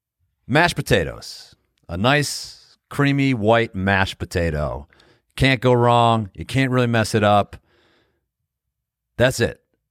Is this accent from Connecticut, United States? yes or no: yes; Connecticut, United States; I'm from Connecticut.